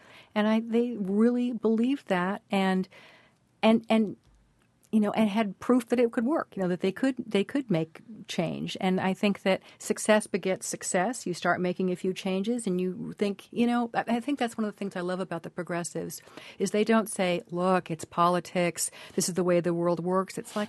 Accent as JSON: {"language": "English", "region": "California", "country": "United States", "said": "And certainly in my home state of California, our governor wrote to La Follette"}